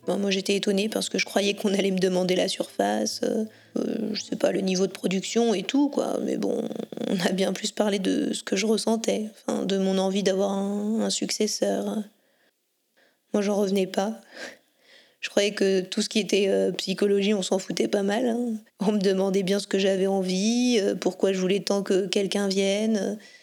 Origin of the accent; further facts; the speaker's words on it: Ouroux, Auvergne-Rhône-Alpes, France; Moi, je suis native d'Ouroux, dans le Rhône, donc c'est pas très loin d'ici. Il y avait les fermes à côté, mais je n'ai pas grandi, moi, dans une ferme.